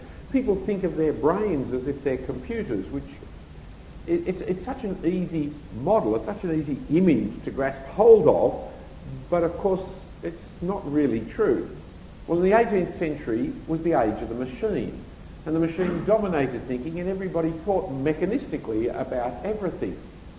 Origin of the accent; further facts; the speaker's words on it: Australia; and I'm just an Australian.